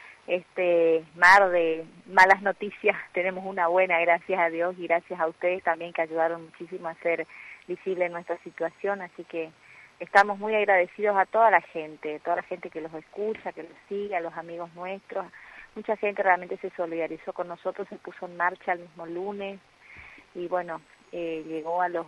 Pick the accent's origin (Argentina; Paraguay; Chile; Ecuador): Argentina; Puerto Iguazú, Misiones; Que somos de Misiones y más de Iguazú, que tenemos mucho verde alrededor